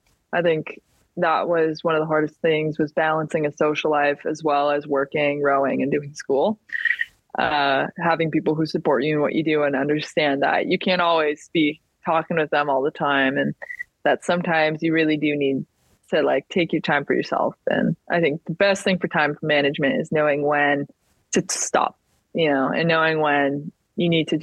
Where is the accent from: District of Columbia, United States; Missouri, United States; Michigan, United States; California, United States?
California, United States; I grew up in Sonoma County, which is just one of the most beautiful counties.